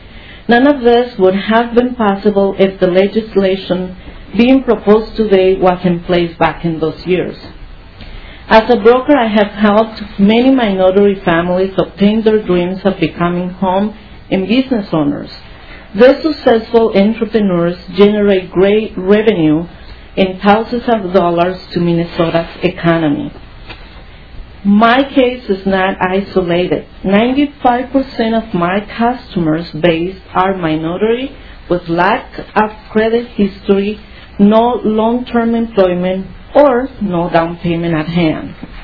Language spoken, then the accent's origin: English; Colombia; now in United States; owner of Real Financing and Investment. I'm originally from Colombia. I came to the United States with an honest dream to own a piece of land.